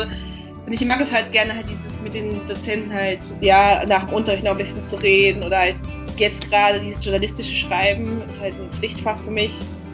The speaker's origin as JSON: {"language": "German", "country": "Germany", "lives_now": "Argentina", "said": "mir fällt das schwer zu sagen, ich komme aus Deutschland und deshalb schreibe ich so."}